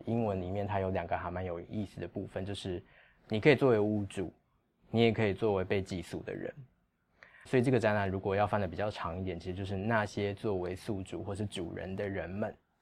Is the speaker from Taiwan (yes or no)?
yes; Taiwan; 它其实就以我们台湾人来说